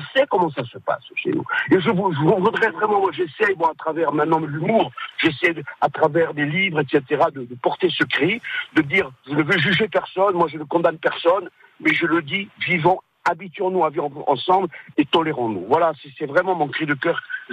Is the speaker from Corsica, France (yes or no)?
yes; Corsica, France; Moi, je suis corse, je me considère comme corse, je suis attaché au drapeau corse